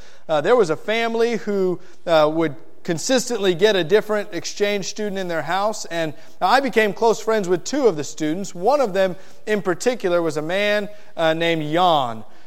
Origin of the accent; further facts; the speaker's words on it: Miami, Florida, United States; I grew up in Miami, Florida, but a part of Miami that is out closer to the Everglades than it is the city.